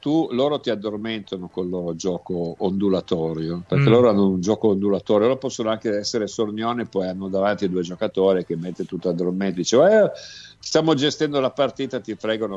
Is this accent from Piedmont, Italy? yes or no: yes; Piedmont, Italy; da piemontese mi disturba molto dirlo